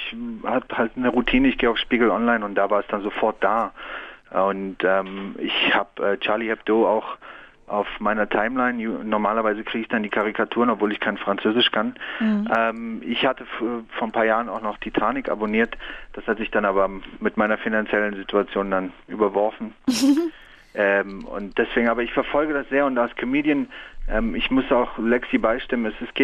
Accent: Berlin, Germany; also born or lived in Afghanistan; ich bin aus Berlin, bin aber geboren in Afghanistan und somit sind meine Eltern Muslime

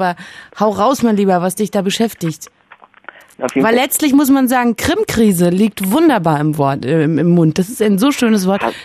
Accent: Berlin, Germany; Bin Berlinerin, ja.

